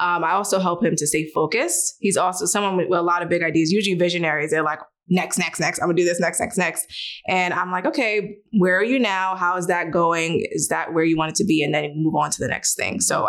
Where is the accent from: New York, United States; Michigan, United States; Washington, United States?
New York, United States; moved away as an adult; We were born and raised in New York.